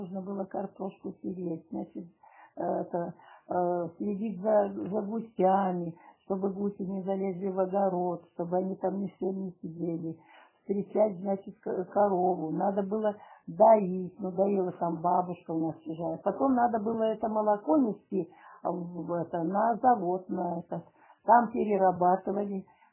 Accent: Kabanka, Novosibirsk Oblast, Russia; born there; Ну, я родилась в Новосибирской области, Татарского района, село Кабанка. В 1935 году, 25 ноября 1935 года я родилась.

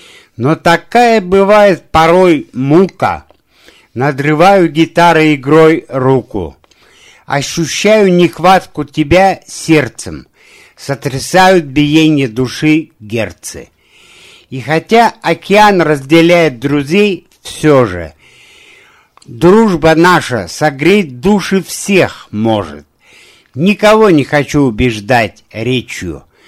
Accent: Moscow, Russia; Мне 64 года. Я пенсионер, москвич.

